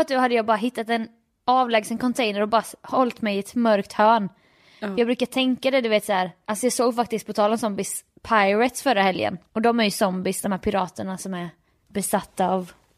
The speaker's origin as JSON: {"language": "Swedish", "town": "Jönköping", "region": "Jönköping County", "country": "Sweden", "said": "jag är från Jönköping."}